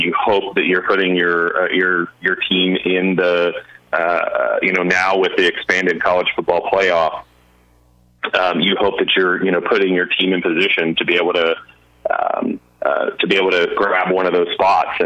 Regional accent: Hot Springs, Arkansas, United States; I grew up in Arkansas. I'm from Hot Springs, and I grew up a Razorback fan.

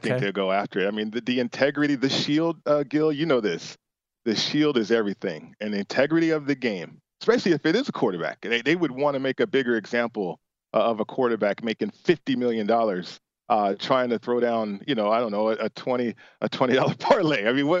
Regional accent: Las Vegas, Nevada, United States; I grew up in Vegas. And so I definitely was involved with the betting culture.

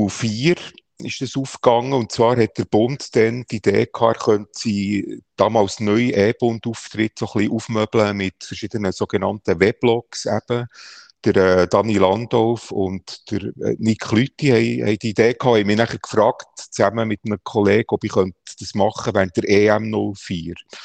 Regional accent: Bern, Switzerland; als Berner Giel habe ich halt IB entdeckt

